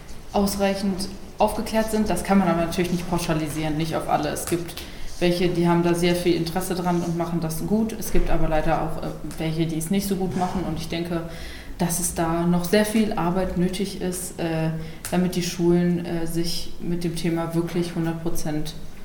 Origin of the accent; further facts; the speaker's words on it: Salzgitter, Lower Saxony, Germany; Ich komme aus Salzgitter und arbeite da auch bei der Stadt Salzgitter